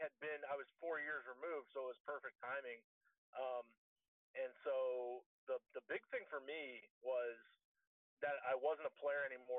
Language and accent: English; Florida, United States; I grew up in the Tampa Bay area, always thought I was going to be Mike Golsott.